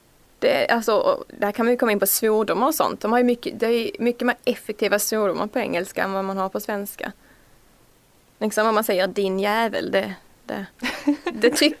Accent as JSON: {"language": "Swedish", "region": "Skåne", "country": "Sweden", "accent": "Scanian", "said": "jag pratar ju skånska, det är en stor del av, jag identifierar mig som skåning."}